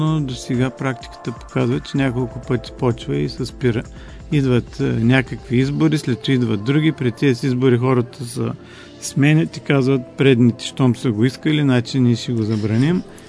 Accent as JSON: {"language": "Bulgarian", "town": "Varna", "region": "Varna Province", "country": "Bulgaria", "said": "Аз съм от Варна, обаче се радвам да е в Бургас"}